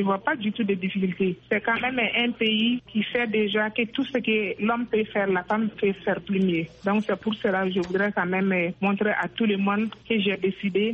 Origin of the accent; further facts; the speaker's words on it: Mali; Nous sommes des Maliens, qu'on se donne d'abord la main.